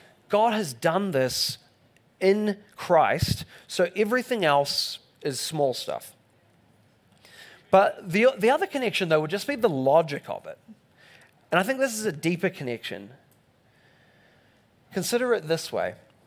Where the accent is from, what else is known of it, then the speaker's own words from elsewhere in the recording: New Zealand; I'm here from New Zealand, I'm in Oklahoma, enjoying it so far